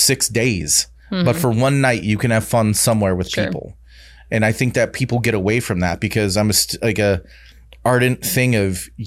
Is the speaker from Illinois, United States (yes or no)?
yes; Chicago, Illinois, United States; also born or lived in New Orleans; now in Austin, United States; I'm a city boy through and through. I grew up in Chicago. I lived in New Orleans and I've been here for 10 years. So my trajectory is Chicago, New Orleans, Austin.